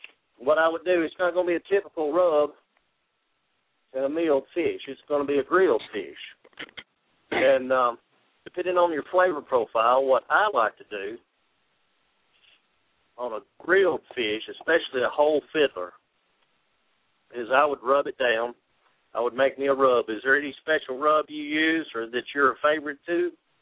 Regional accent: Tennessee, United States; Now, I'm from Tennessee, and I love catfish.

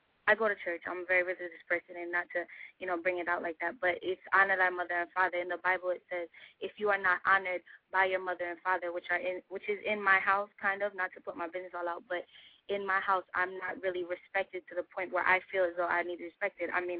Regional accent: Atlantic City, New Jersey, United States; now in Florida, United States; I'm from Atlantic City, but I live right now in Florida.

